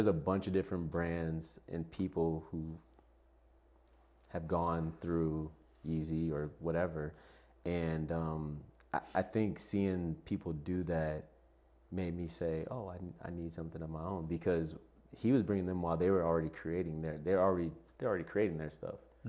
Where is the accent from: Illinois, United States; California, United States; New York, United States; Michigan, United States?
Michigan, United States; Detroit; moved away; also born or lived in South Carolina; grew up in Detroit, moved to South Carolina, and I grew up on Joy Road in Detroit. West Side to be exact.